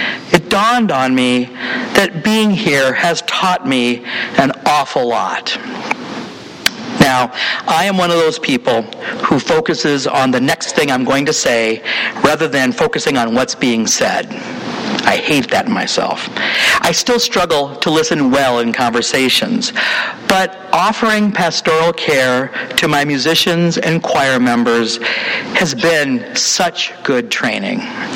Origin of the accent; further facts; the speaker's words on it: Dayton, Ohio, United States; I am moving back to my hometown of Dayton, Ohio, in order to be closer to my mother.